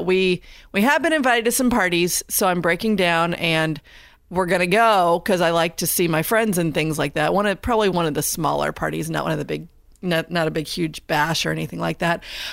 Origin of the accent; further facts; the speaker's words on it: Indiana, United States; I grew up in Indiana.